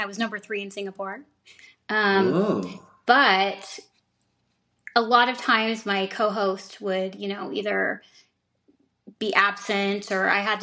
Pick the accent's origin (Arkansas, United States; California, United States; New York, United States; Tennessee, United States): California, United States; We're both from California. And the funny thing about that is I kind of claim Northern California and the Central Valley